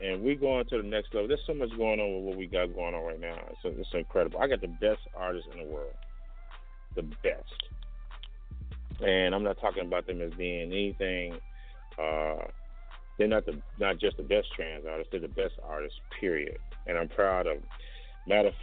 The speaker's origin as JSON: {"language": "English", "town": "Chicago", "region": "Illinois", "country": "United States", "tie": "born or raised there", "said": "It's my hometown. I'm going to try to hit a couple spots while I'm here. You know, I'm going to try to hit Escape. I'm going to try to hit the pub. We get it. So I'm here, y'all. Chi-Town, hit me up."}